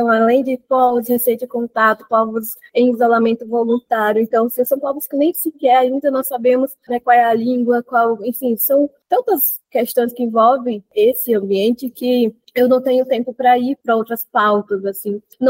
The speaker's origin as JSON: {"language": "Portuguese", "region": "Roraima", "country": "Brazil", "said": "eu sou do povo apichana, eu sou do estado de Roraima, da comunidade indígena Tuaru da Cabeceira, da terra indígena Tuaru também. Eu sou uma mulher indígena"}